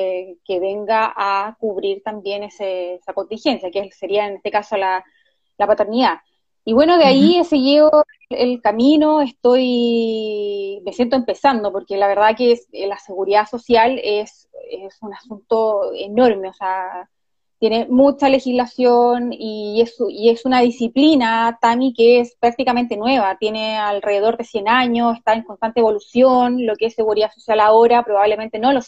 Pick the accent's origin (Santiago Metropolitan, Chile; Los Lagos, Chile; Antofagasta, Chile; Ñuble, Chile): Ñuble, Chile; Chillán; now in Concepción, Chile; soy de Chillán, soy oriunda de Chillán y llegué a Concepción en el año 2005 y de ahí no me fui más, salvo cuando el 2018 me fui a estudiar un máster a la Universidad Autónoma de Barcelona